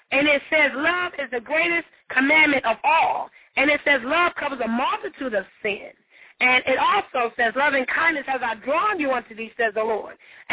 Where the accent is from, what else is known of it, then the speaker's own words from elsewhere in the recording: St. Joseph, Michigan, United States; I'm just so excited about being back in my hometown, Bethany, Michigan, St. Joseph, Michigan.